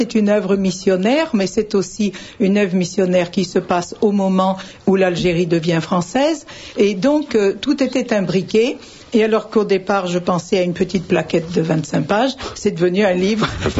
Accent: Bordeaux, Nouvelle-Aquitaine, France; Je viens de Bordeaux

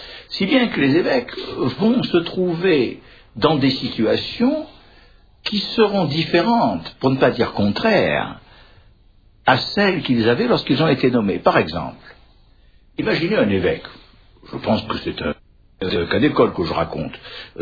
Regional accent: France; Parce que nous sommes français et parce que nous avons la tête près du bonnet

